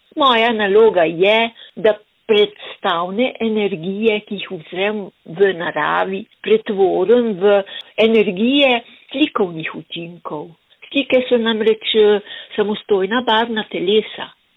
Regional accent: Bloke, Littoral–Inner Carniola, Slovenia; born there; ki je povezovala istrski kolorit s mojim rojstnim krajem, Blokami, ki je hladen.

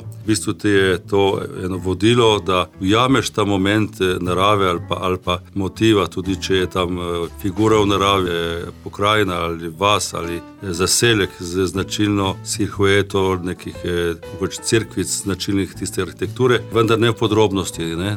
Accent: Inner Carniola, Slovenia; now in Logatec, Slovenia; jaz sem Logatec priseljen in kakor sem zdaj Logačan, sem tudi čutim, da sem iz Loške doline in da sem bolj notranjski zapisan, kakor sam Logatec, da pa sem zdaj pognal korenine Logatca tudi res.

